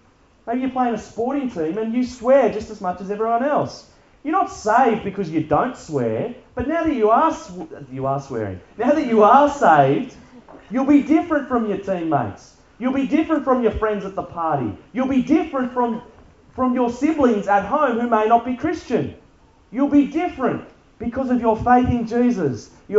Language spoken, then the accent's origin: English; New Zealand; I come from New Zealand. I don't know where that came from.